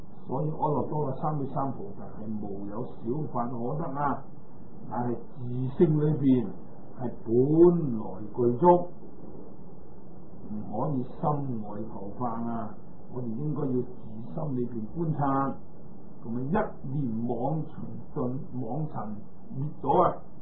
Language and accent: Cantonese; Guangdong, China; 就係我哋廣東人啊